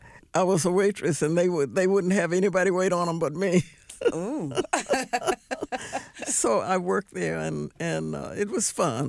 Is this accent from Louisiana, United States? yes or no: yes; Monroe, Louisiana, United States; moved away as an adult; Yes, I was raised in Monroe, Louisiana with four sisters, five girls in my family. And we lived there until we came here in 44.